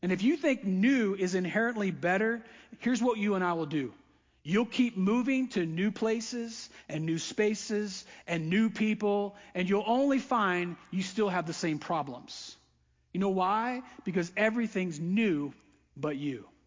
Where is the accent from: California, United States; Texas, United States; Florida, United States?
Florida, United States; I grew up in Florida, most of you know that, my whole life.